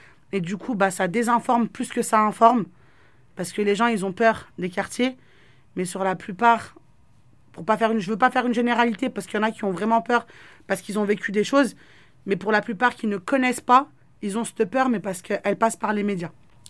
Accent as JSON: {"language": "French", "town": "Bourges", "region": "Centre-Val de Loire", "country": "France", "moved": "as an adult", "said": "J'ai quitté la Croix-Blanche, j'ai quitté Bourges, j'ai quitté la France. Je suis partie à l'étranger, je me suis formée."}